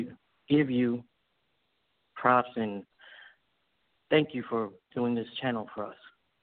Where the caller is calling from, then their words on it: Brooklyn, New York, United States; I'm from Brooklyn, New York.